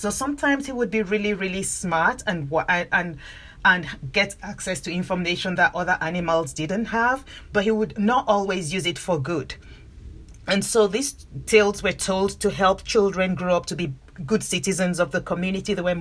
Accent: Nigeria; I'm from, I grew up in Nigeria, I'm Nigerian.

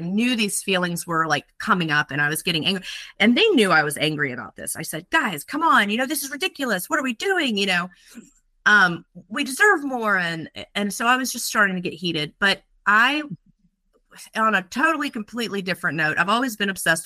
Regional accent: Urbanna, Virginia, United States; I'm from Urbana. Oysters are a big thing on the Rappahannock River.

